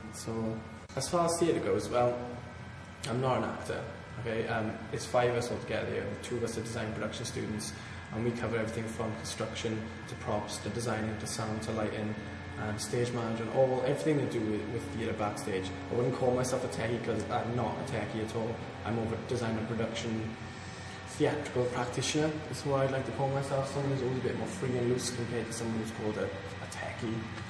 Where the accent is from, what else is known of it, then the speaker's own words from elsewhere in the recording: Rhondda Cynon Taf, Wales, United Kingdom; Hello, I am from Rhondda Cynon Taf in a place called South Wales in Great Britain. Back at home, there's hardly anything else to do.